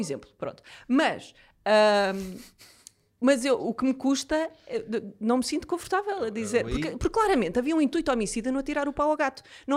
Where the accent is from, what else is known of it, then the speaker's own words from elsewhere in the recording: Vila Nova de Poiares, Centro, Portugal; Lausanne é um concelho limítrofe com Vila Nova de Poiares, de onde eu sou.